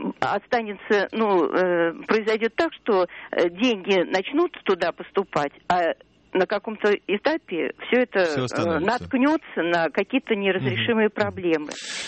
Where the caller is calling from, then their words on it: Saint Petersburg, Russia; Я из Петербурга звоню.